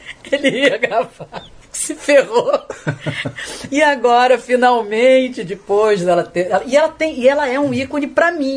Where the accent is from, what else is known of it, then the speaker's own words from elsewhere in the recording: Brazil; Caso quando a gente vai fazer um trabalho da gente no exterior, fica muito flagrante o quanto a gente é brasileiro.